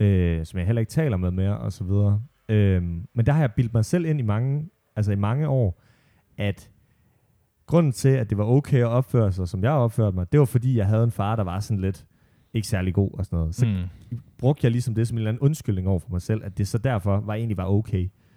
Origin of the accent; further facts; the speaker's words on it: Holstebro, Central Denmark Region, Denmark; jeg kommer fra Vestjylland og Holstebro, og der var måske ikke lige altid plads til sådan nogen som mig